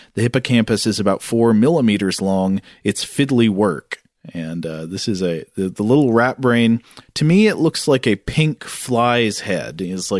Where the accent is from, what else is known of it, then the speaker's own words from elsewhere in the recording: Vienna, Austria; English is a second language; I grew up in Vienna, Austria